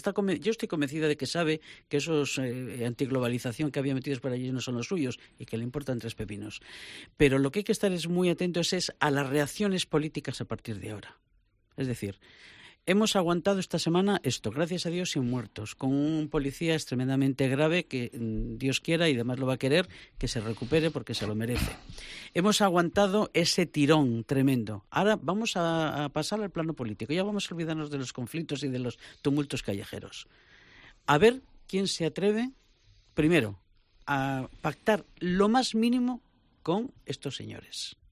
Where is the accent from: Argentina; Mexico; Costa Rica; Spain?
Spain; como soy española